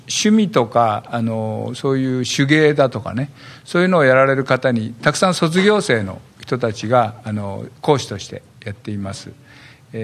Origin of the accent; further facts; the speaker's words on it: Nogata, Fukuoka, Japan; 福岡県の直方市です。